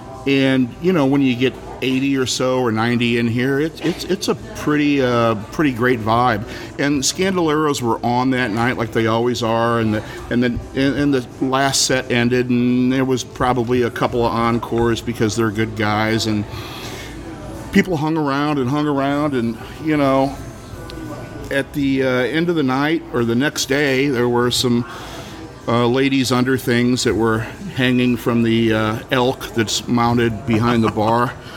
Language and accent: English; Collinsville, Illinois, United States; now in St. Louis, United States; Yeah, I grew up in Collinsville.